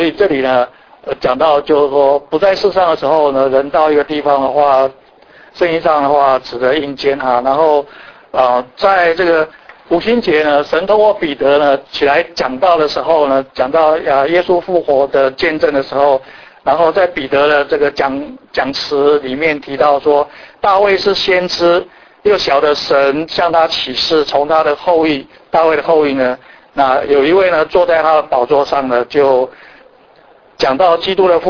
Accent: Taiwan; 那我来自台湾的背景哈

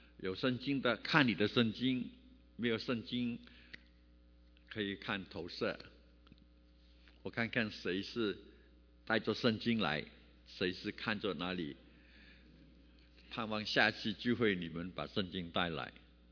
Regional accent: Hong Kong; Chinese is a second language; also born or lived in Liuzhou, China; 我是广西柳州出生，在香港长大、没有机会学普通话

